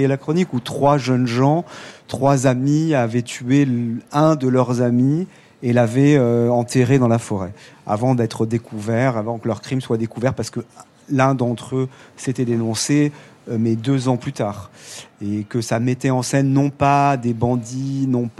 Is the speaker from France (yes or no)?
yes; Ajaccio, Corsica, France; l'endroit d'où je viens en Corse, parce que moi je viens comme Frédéric d'Ajaccio